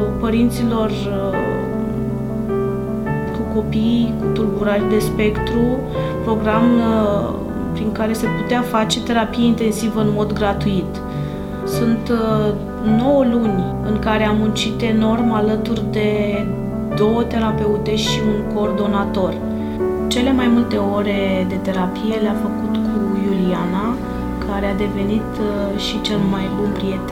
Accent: Iași, Iași County, Romania; și sunt din Iași.

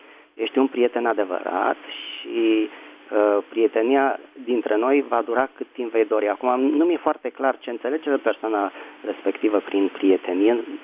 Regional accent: Bucharest, Romania; din București.

